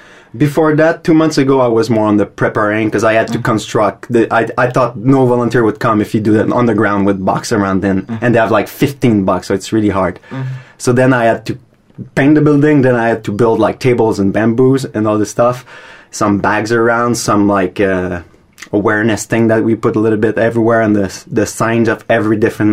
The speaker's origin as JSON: {"language": "English", "country": "Canada", "said": "I'm from Canada."}